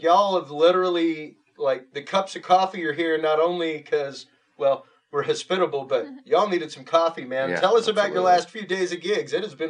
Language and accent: English; Houston, Texas, United States; I'm from Houston myself, and there is a slight difference.